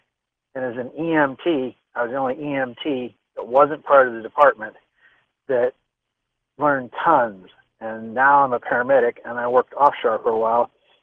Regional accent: Northeast, United States; I grew up in the Northeast, and we knew of the French

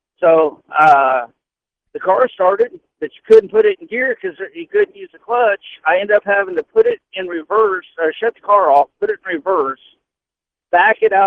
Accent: Barry, Illinois, United States; I grew up in Illinois and graduated in a little town called Barry.

